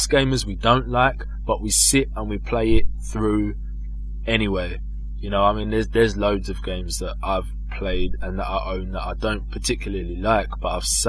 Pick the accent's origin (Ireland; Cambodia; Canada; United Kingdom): United Kingdom; I am from the UK. I am British.